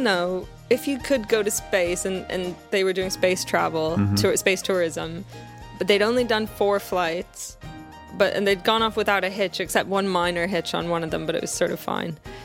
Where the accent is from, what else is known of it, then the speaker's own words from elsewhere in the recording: Canada; I'd say Dachshund, but I'm Canadian.